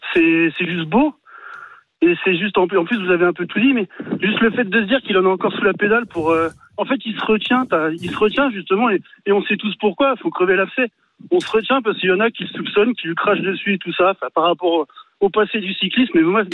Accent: Gorron, Pays de la Loire, France; Moi je suis à côté de Goron.

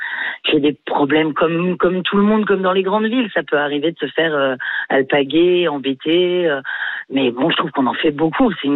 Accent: Grenoble, Auvergne-Rhône-Alpes, France; Alors moi, je viens de Grenoble à la base

